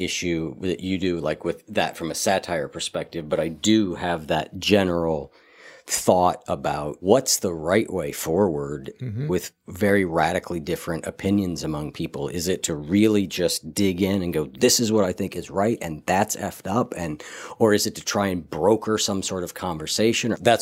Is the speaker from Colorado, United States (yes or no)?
no; Ohio, United States; From my home state of Ohio.